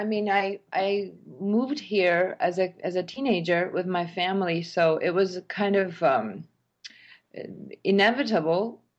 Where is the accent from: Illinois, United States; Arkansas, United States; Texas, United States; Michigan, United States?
Illinois, United States; Chicago; you're from New York and I'm from Chicago